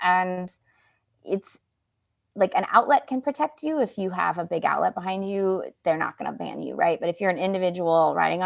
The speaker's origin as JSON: {"language": "English", "region": "California", "country": "United States", "tie": "born or raised there", "said": "even though I grew up in California"}